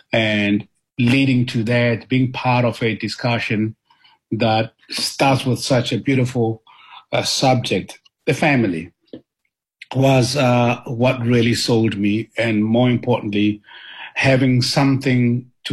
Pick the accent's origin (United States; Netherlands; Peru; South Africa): South Africa; I'm a South African and I'm an African